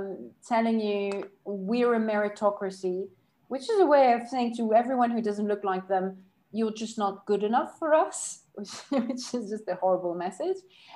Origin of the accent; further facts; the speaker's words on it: France; versus in France, which is my home country